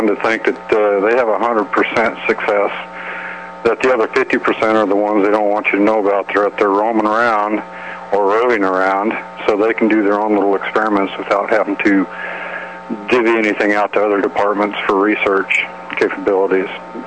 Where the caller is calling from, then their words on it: California, United States; Hey, Kevin … in California.